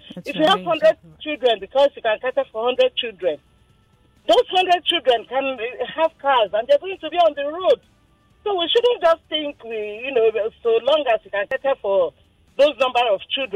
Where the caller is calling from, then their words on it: Lagos, Nigeria; calling from Lagos.